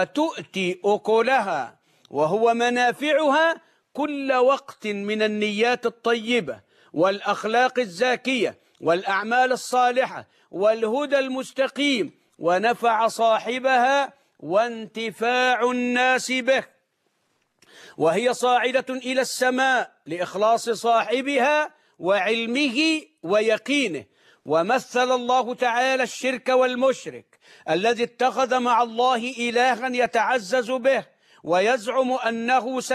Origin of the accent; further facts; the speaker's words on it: Egypt; عندنا في مصر